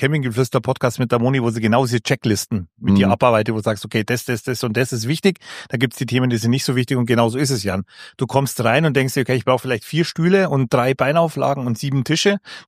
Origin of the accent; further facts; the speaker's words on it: Bavaria, Germany; Nee, also ich bin ja klassisch am Chiemsee groß geworden und da hast du die Berge vor der Nase, aber auch den See.